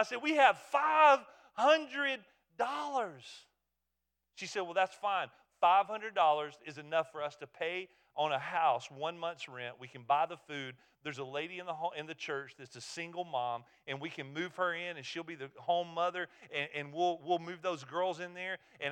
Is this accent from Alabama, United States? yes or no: yes; Alabama, United States; Now, I'm from Blount County, Alabama